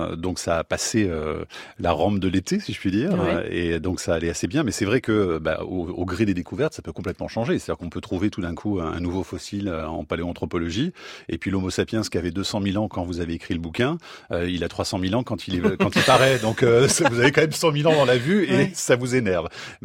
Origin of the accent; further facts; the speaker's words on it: Nantes, Pays de la Loire, France; parce que je suis nantais